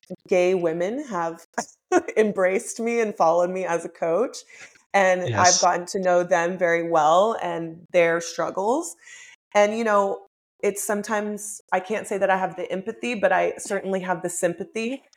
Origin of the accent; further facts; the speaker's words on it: Texas, United States; You know, I'm from Texas, which is not a very progressive state, but I do have very progressive liberal parents.